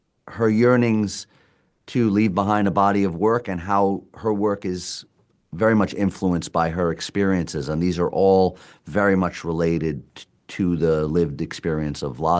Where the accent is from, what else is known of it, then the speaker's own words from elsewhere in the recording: New York, United States; and also growing up in New York, I feel it's quite related to many of the people I grew up around there, you know, growing up in a very immigrant-rich community.